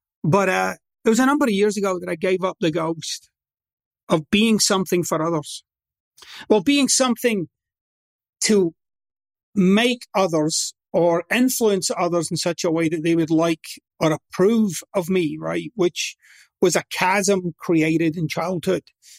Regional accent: Glasgow, Scotland, United Kingdom; I'm from Scotland, which is the part of the UK where it's generally recognized that swearing is a little more pervasive, right? And in Scotland, I'm from like my city's like the headquarters of swearing and cursing, right? Glasgow. And not only am I from Glasgow

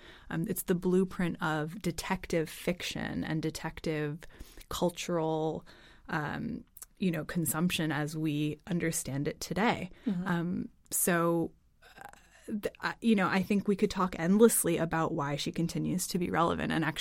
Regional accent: United States; now in Copenhagen, Denmark; We are both American.

